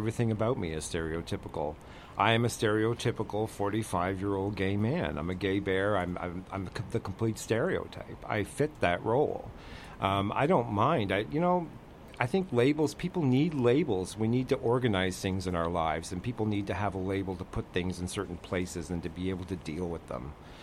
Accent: Glace Bay, Nova Scotia, Canada; And then we're also going to be performing back in my hometown of Glace Bay, Nova Scotia

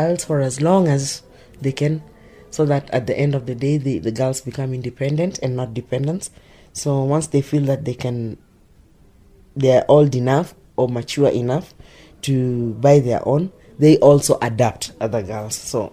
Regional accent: Kibera, Nairobi, Kenya; I am the female Kenya Nubian cultural ambassador. I live in Kibera. I was born in Kibera, raised in Kibera, educated elsewhere but still came back to Kibera. My roots are here.

